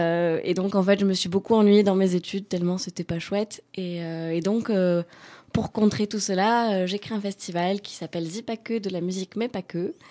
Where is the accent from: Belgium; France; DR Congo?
France; Castelnau-le-Lez, Occitanie; Moi, je suis de Castelnau-le-Lez.